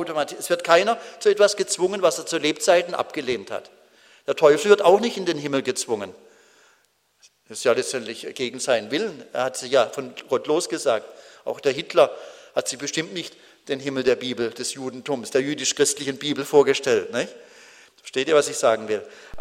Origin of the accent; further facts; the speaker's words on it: Baden-Württemberg, Germany; Als Badener. Ja, die Badener wissen, was ich damit sagen will.